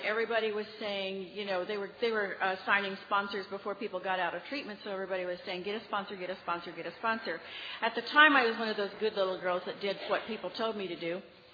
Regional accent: Kansas, United States; from Kansas.

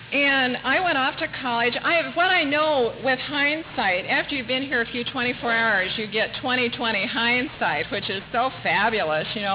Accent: Long Beach, California, United States; and I grew up in Long Beach, and my mother still flies a Confederate flag on the kitchen door.

